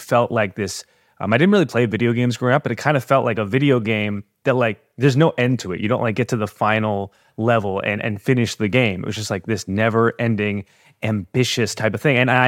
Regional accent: Canada; So I am Canadian

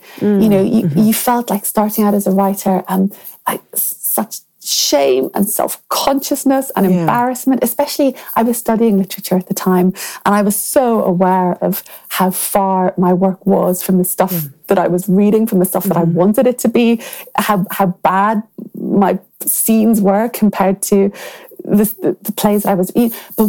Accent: Ireland; being an Irish writer, it's far more accepted that you can move between forms a lot more fluidly.

